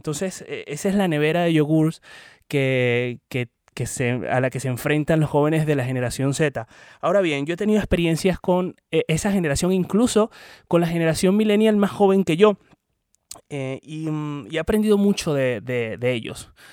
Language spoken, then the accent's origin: Spanish; Puerto La Cruz, Anzoátegui, Venezuela; empezando la universidad además, en mi ciudad natal, Puerto La Cruz, en Venezuela.